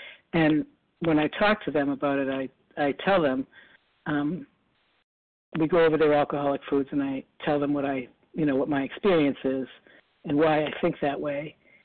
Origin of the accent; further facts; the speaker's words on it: Massachusetts, United States; Like, I'm from Massachusetts. It wasn't so hot down, you know, up here as it is down there.